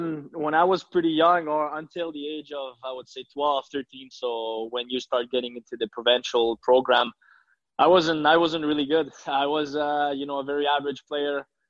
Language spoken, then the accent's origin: English; Le Gardeur, Quebec, Canada; Yeah, it's a little town, you know, 20 minutes away from Montreal. Really quiet place.